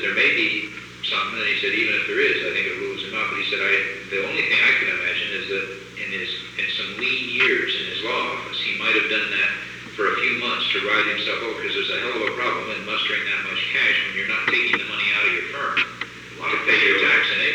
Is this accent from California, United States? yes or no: yes; Los Angeles, California, United States; born there; but when I was born in L.A., it was not very orderly.